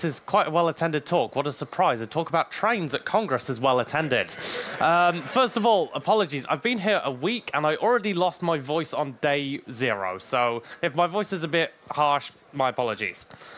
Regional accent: Wales, United Kingdom; now in Germany; So, I'm from Wales, which is in the UK, if you don't know, and I currently live in Germany.

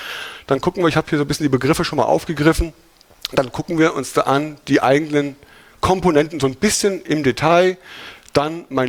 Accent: Hesse, Germany; accent: Hessian; ich komme aus Hessen.

